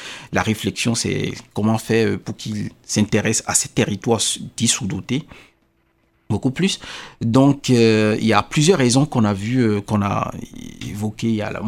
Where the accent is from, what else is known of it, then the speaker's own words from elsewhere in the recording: Benin; Je viens du Bénin.